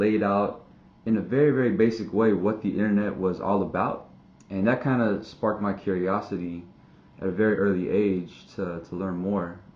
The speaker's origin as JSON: {"language": "English", "town": "Missouri City", "region": "Texas", "country": "United States", "tie": "born or raised there", "said": "So I grew up in Missouri City, Texas. Same home, same neighborhood, same block all my life."}